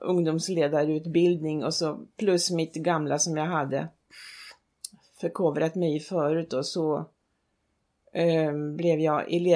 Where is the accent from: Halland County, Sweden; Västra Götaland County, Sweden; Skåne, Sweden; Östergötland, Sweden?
Östergötland, Sweden; Vikbolandet; born there; I Norrköping. Eller ja, jag är född på Vikbolandet egentligen.